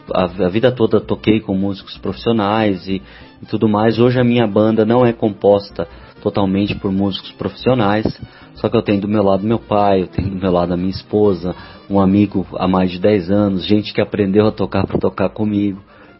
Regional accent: São Paulo, Brazil; Eu sou paulistano, cresci na zona norte de São Paulo, na Vila Amália

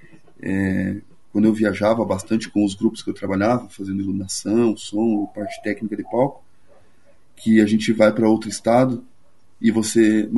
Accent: São José dos Pinhais, Paraná, Brazil; Não, cara, eu sou de São Paulo dos Pinhais, cara. Eu nasci ali do lado.

